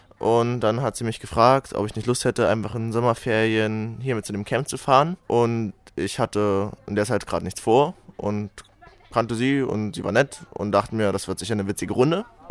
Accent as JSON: {"language": "German", "town": "Leipzig", "region": "Saxony", "country": "Germany", "said": "Ich komme aus dem Nahen Osten, also Leipzig."}